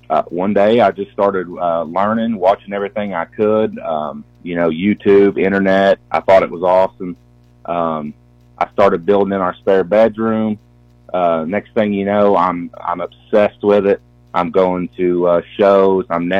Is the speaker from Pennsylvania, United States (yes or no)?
no; Kentucky, United States; So, you know, growing up in Eastern Kentucky, you get your fair share of, Squatch jokes